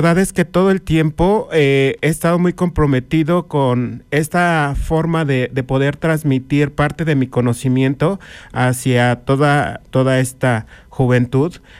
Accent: Mexico City, Mexico; Soy originario de la Ciudad de México.

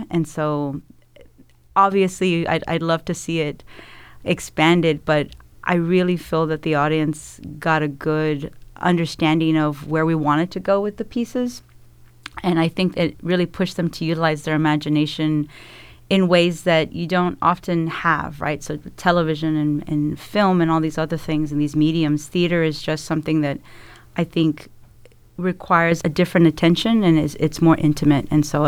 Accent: Corpus Christi, Texas, United States; And there's also a Morales Street where I grew up in Corpus Christi.

